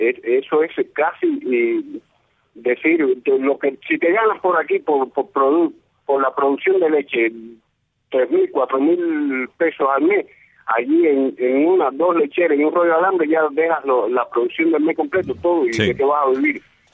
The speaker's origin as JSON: {"language": "Spanish", "town": "Tamarindo", "region": "Camagüey", "country": "Cuba", "tie": "born or raised there", "said": "Yo fui criado en el Tamarindo, y muy pegado al Sanjón, donde fue que se firmó el Pacto del Sanjón."}